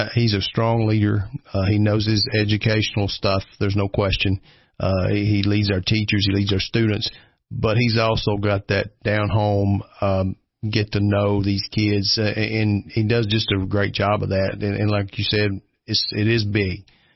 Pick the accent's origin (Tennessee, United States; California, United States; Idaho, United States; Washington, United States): Tennessee, United States; Growing up in Overton County, it was kind of quiet.